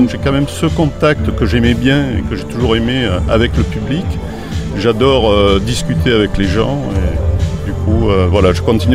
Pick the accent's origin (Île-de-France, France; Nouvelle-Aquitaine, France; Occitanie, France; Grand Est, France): Nouvelle-Aquitaine, France; Bordeaux; J'étais de Bordeaux et je montais à Paris, à la capitale, aller voir les éditeurs.